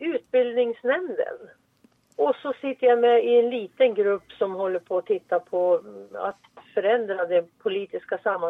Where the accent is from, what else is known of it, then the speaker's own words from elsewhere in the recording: Sundsvall, Västernorrland County, Sweden; Jag är född i Sjöböle i Sundsvall. Och bodde många år i Sundsvall innan då maken och jag sa upp oss från våra jobb, köpte värdshus och flyttade västerut. Och sen dess har vi bott här uppe.